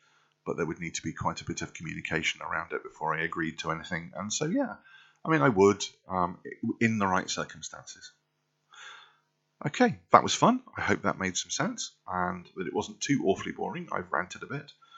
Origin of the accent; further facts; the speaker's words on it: United Kingdom; Personally, I do not like to be humiliated. I am British. We don't take to it well.